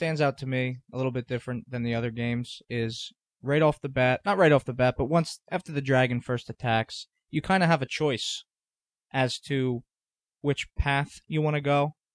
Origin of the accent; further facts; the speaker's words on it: Bloomsburg, Pennsylvania, United States; Well, my hometown's actually Bloomsburg, but...